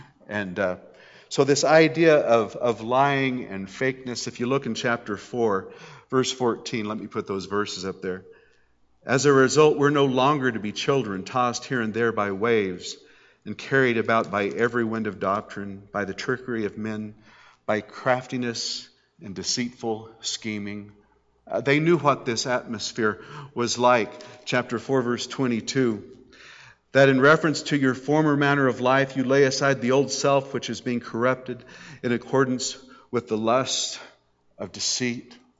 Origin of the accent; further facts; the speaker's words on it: Grand Junction, Colorado, United States; I mean, even though I was raised in Grand Junction and we'd have, you know, 6 inches or 7 inches of rain a year, the Colorado River was going through and it was never dry.